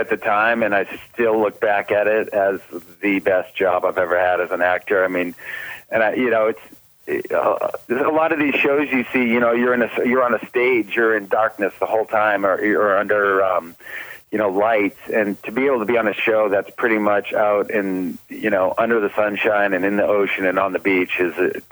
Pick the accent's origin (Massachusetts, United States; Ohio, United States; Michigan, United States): Massachusetts, United States; Plymouth; now in California, United States; You know, I grew up in Plymouth, Massachusetts, and I grew up sailing and in the ocean, so I was like an ocean nut before I even came out to California.